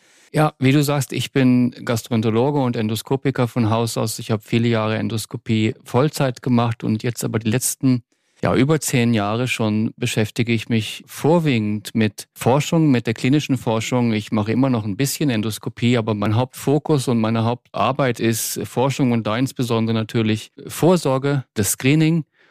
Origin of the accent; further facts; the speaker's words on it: Lower Saxony, Germany; moved away as an adult; now in Norway; Also ich habe in Göttingen studiert, ich komme aus Südniedersachsen und bin nach dem Studium eigentlich ganz zufällig nach Norwegen gegangen.